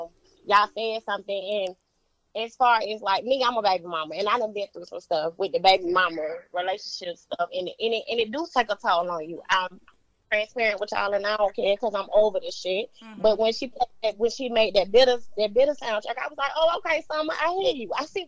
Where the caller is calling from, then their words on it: Georgia/Alabama, United States; Hey, y'all. What's up? This is … I'm calling in from Georgia/Alabama.